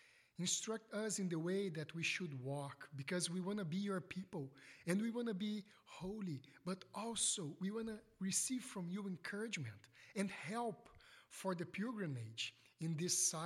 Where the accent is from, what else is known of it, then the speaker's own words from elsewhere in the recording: Brazil; English is a second language; I come from Brazil, so we never have snow there.